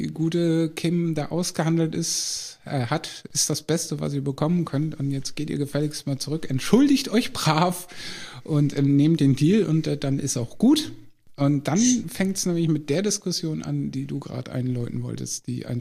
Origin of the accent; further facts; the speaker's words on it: Lower Saxony, Germany; bei uns in Ostfriesland sagt man so ein bisschen töffelig